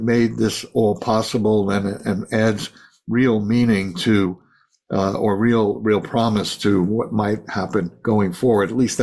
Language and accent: English; Brooklyn, New York, United States; I grew up when Fiorello LaGuardia was mayor, and in the midst of the high point, that's what I was born into in Brooklyn back in the 40s.